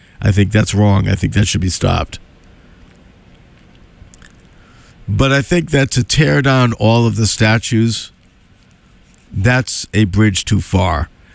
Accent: Northern United States, United States; I actually believe as a Northerner that we ought to preserve those monuments and we ought to understand them in their context.

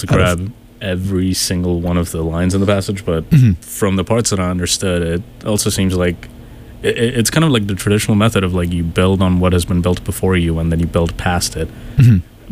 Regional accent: Dubai, United Arab Emirates; moved away as an adult; also born or lived in India; I'm like what you would call a third culture kid. Like, I was born in India, my parents are Indian, grew up in Dubai, and then I moved over here for college, and I've been here ever since.

